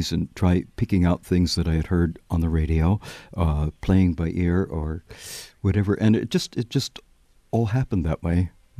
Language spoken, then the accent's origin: English; Maryland, United States; also born or lived in Washington, D.C.; I was born in Washington, D.C., not all that far from here, and lived my early years actually in Maryland.